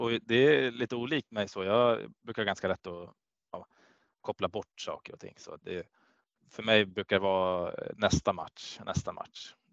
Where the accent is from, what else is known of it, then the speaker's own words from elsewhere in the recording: Gävle, Gävleborg County, Sweden; Jag är från Gävle och där är hockey ja, stort.